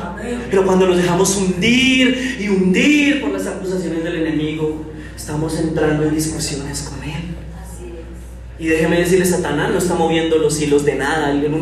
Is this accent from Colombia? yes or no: yes; Colombia; Pero la mayoría de nosotros no somos así porque somos colombianos.